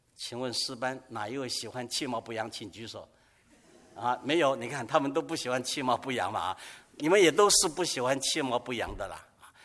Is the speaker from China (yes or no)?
no; Taiwan; moved away as an adult; now in United States; 三四十年前，我从台湾过来